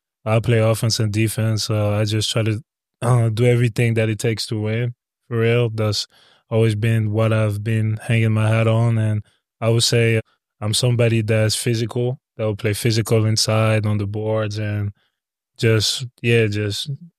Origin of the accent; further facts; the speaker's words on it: France; Like, I was in my hometown at the end of the day. I had some friends and cousins, stuff like that.